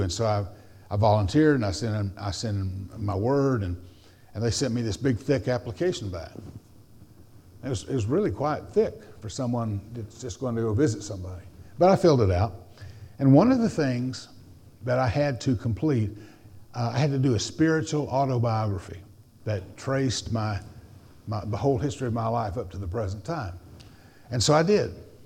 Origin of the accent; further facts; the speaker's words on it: Kingsport, Tennessee, United States; I was back in my hometown of Kingsport.